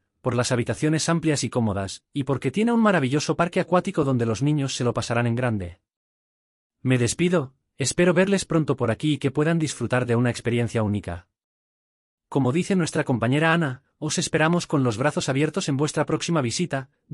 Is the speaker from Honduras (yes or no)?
no; La Romana, Dominican Republic; vengo de La Romana, en República Dominicana, y llevo 16 años aquí